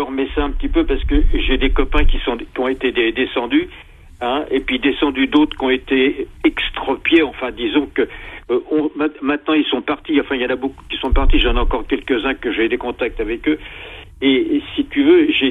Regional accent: France; Il est algérien et moi, je suis français.

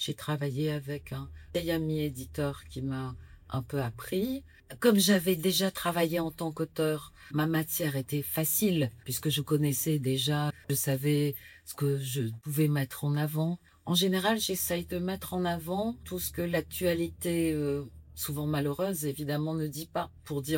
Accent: Algeria; now in France; Alors, j'ai quitté l'Algérie. Bien sûr, la guerre était finie, donc j'ai connu l'indépendance, les premières années d'indépendance algérienne. Et je suis rentrée en France en 68.

